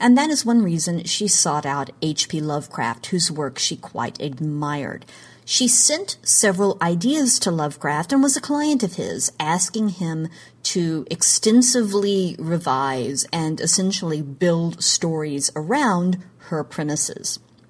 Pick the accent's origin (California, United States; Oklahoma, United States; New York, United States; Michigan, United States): Oklahoma, United States; in my home state of Oklahoma.